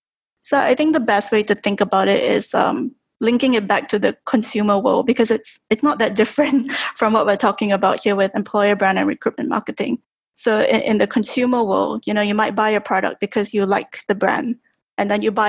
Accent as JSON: {"language": "English", "country": "Singapore", "tie": "born there", "said": "So I currently live in Singapore, so I'm calling in from Singapore right now. So I was born in Singapore, but half my career was spent in Amsterdam. So I had a chance to live and work there for a few years. So I only moved back to Singapore just over a year ago."}